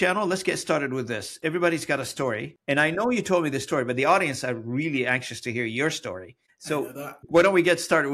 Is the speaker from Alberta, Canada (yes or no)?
no; Fredericton, New Brunswick, Canada; now in Ontario, Canada; my good friend from Fredericton, New Brunswick, my hometown